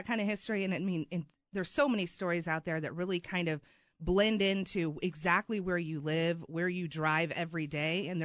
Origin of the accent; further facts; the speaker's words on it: Missouri, United States; And I grew up in Missouri, and I am a Mizzou fan.